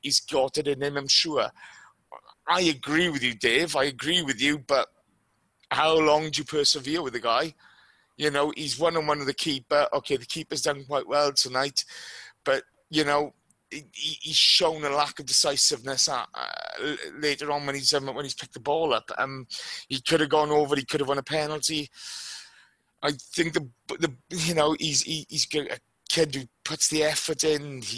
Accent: Wales, United Kingdom; I couldn't give a flying fuck. I'm Welsh. I'm Welsh and I'm Arsenal.

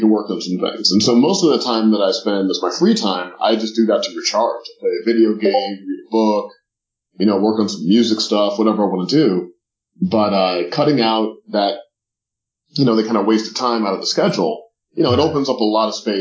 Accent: St. Louis, Missouri, United States; I mean, I was growing up in St. Louis, Missouri, where everything is kind of charted out for you.

